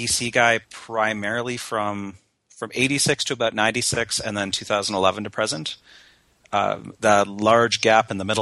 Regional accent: Calgary, Alberta, Canada; I'm from Calgary, Canada, and we have an amazing local scene.

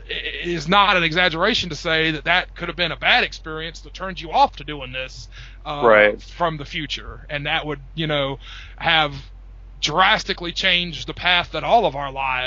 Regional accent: North Carolina, United States; I'm from North Carolina.

